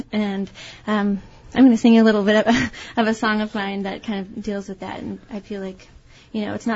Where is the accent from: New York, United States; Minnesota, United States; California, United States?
Minnesota, United States; Duluth; I'm from Duluth, Minnesota, and I do a lot of writing about social issues, including this one.